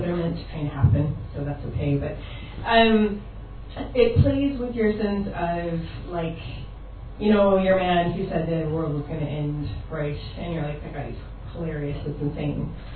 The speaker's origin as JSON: {"language": "English", "region": "Missouri", "country": "United States", "said": "a lot of you know I'm from Missouri."}